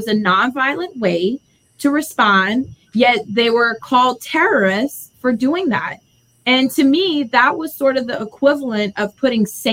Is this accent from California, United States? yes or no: no; Louisiana, United States; the example I use is I was born and raised in Louisiana. Every single person that I know has a weapon there to use, whether it's to hunt, self-defense.